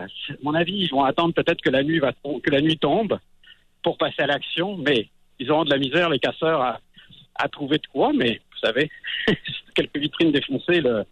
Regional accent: France; born there; moi je suis né en France

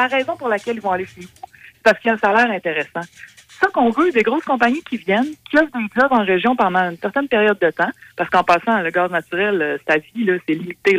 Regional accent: Quebec City, Quebec, Canada; Puis tu sais, moi, je viens de Québec, là.

